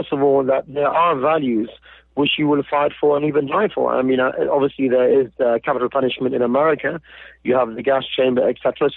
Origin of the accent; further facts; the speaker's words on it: United Kingdom; born there; I was born in Britain. I've just turned 48 years old.